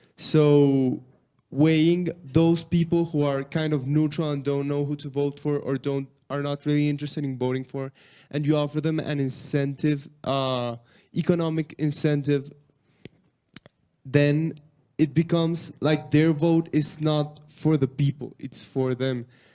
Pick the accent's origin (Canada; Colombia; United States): Colombia; So I'm from Colombia, and here in Colombia, a big social problematic is buying votes.